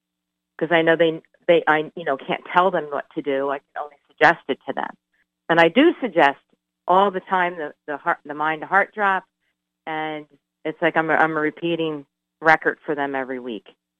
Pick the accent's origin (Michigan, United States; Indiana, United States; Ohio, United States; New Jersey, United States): New Jersey, United States; also born or lived in Maryland; Well, I'm actually from Maryland, but lived in New Jersey my whole life.